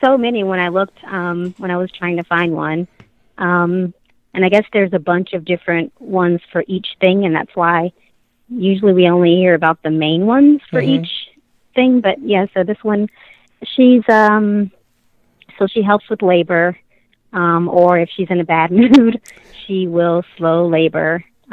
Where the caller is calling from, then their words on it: South Carolina, United States; South Carolina.